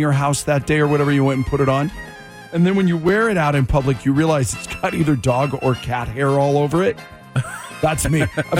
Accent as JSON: {"language": "English", "town": "Seattle", "region": "Washington", "country": "United States", "said": "I come from Seattle. We know all about rain."}